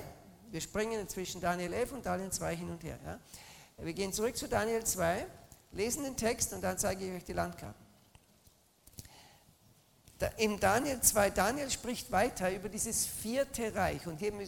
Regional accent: Austria; Ich bin ja ein Österreicher.

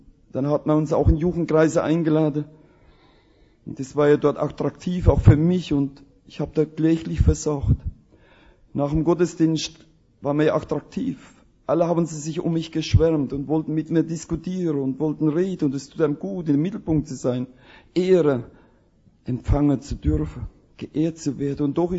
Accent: Rhineland-Palatinate, Germany; wir haben da bei uns in der Pfalz, die Misthaufe sind so im Loch drin

